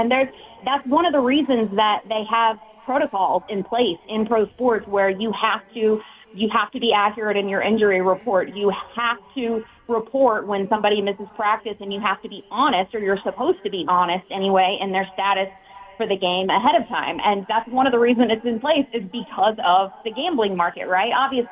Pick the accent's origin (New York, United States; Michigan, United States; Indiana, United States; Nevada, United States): Indiana, United States; Indianapolis; And I'm from Indianapolis originally. I'm not a Colts fan.